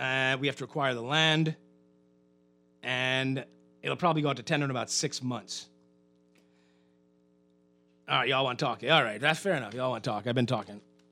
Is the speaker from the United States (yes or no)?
no; Eleuthera, Bahamas; North Eleuthera Airport. I'm from Eleuthera. We need two airport.